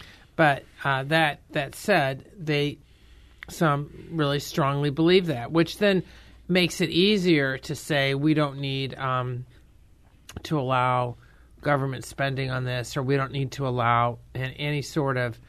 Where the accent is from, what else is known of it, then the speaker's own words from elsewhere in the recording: Indiana, United States; when this happened in Indiana, which is my home state